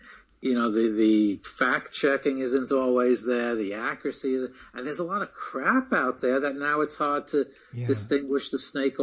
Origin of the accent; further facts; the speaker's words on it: New York City, New York, United States; and this was in New York City, I grew up in the Bronx